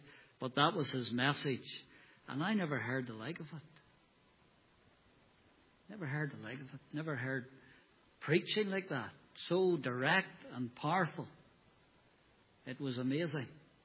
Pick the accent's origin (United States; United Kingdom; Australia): United Kingdom; Newtownards, Northern Ireland; I was growing up, and I was growing up in Newton Ards, the trouble seemed far away. Even though Belfast is only up the road, we never had much bother.